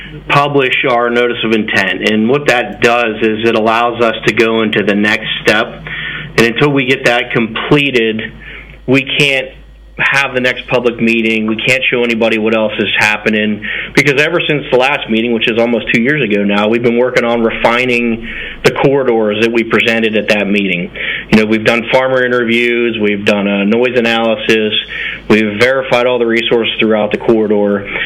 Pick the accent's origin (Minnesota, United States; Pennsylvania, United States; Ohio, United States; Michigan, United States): Pennsylvania, United States; Well, I grew up in Center County, so.